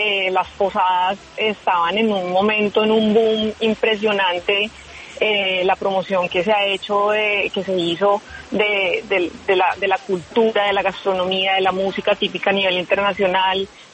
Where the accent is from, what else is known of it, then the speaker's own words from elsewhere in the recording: San Andrés, San Andrés y Providencia, Colombia; nosotros los que somos de San Andrés, los raizales